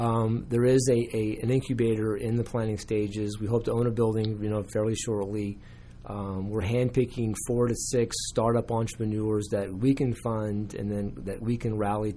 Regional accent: Ireland; Well, and I am Irish, and I am lucky.

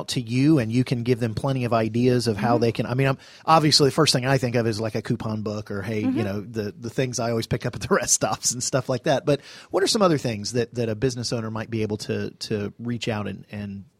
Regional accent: DeKalb, Georgia, United States; now in Gwinnett, United States; I've been around Gwinnett most of my life. I was born and raised in DeKalb, but now live in Gwinnett.

